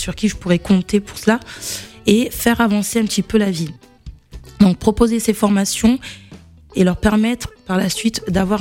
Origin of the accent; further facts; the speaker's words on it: Toulon, Provence-Alpes-Côte d'Azur, France; born there; also born or lived in Paris; Je suis née à Toulon.